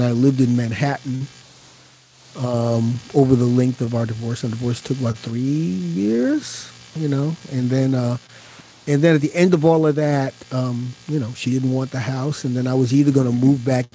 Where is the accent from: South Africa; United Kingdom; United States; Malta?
United Kingdom; London; born there; I was born in London, in North London, at St. Mary's Hospital in Paddington.